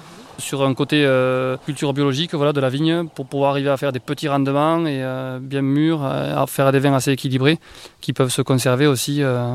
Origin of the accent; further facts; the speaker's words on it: Castanet, Occitanie, France; donc je suis de Castanet, c'est entre Albi et Cordes. Je me suis installé en 2008 sur le domaine familial qui était autrefois destiné à la coopérative.